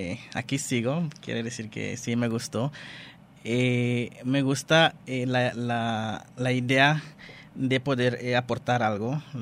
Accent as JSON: {"language": "Spanish", "country": "Suriname", "first_language": "nl", "second_language": "Spanish", "moved": "as an adult", "lives_now": "Mexico", "said": "Yo soy de Surinam, un país pequeño en Sudamérica. Ahí pequeños somos 500,000 habitantes, bueno son porque ya llevo mucho tiempo acá. Y allá hablamos holandés, entonces primero tuve que aprender español"}